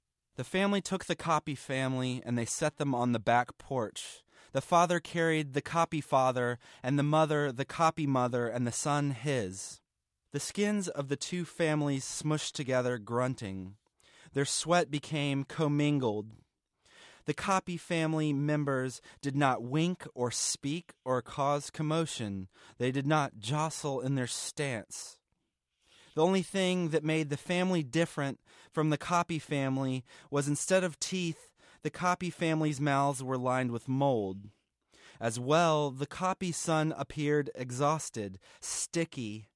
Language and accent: English; Atlanta, Georgia, United States; I'm from Atlanta, Georgia.